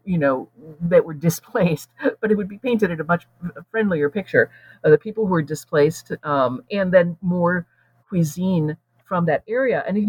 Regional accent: United States; as clever as we collectively, as American consumers, we think we are, we still fall for marketing.

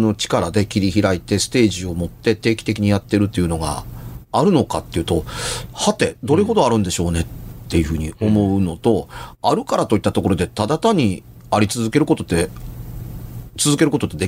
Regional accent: Amagasaki, Hyogo, Japan; 僕もね、尼崎で育ちましたから

